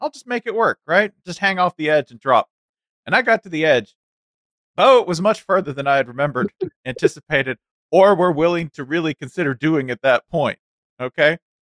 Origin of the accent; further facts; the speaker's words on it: Tennessee, United States; this is how you know I'm from Tennessee.